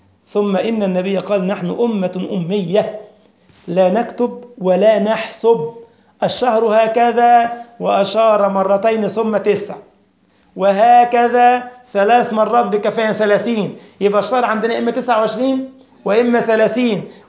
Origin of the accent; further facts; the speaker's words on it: Egypt; now in Germany; أنا هنا في ألمانيا توقيتنا دلوقتي الساعة كام؟ 9:30 و5 هي في مصر نفس التوقيت عندي في بلدي مصر 9:30 و5 بالليل.